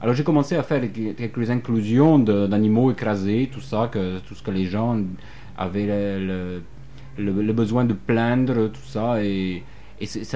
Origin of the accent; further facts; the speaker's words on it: Poland; Vous voulez dire que je viens de Pologne?